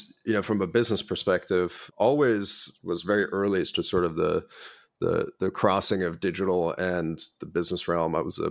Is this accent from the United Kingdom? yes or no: no; Germany; also born or lived in Japan; So born in Japan, raised in Germa